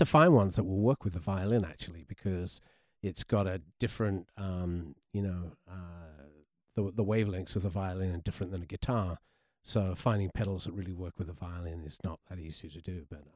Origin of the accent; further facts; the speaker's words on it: London, United Kingdom; I grew up in London in really in the 60s.